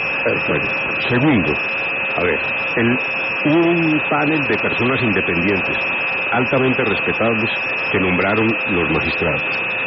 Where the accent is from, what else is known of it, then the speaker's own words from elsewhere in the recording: Manzanares, Caldas, Colombia; born there; De Manizales. Yo nací en Manzanares, que es una población del oriente de Caldas.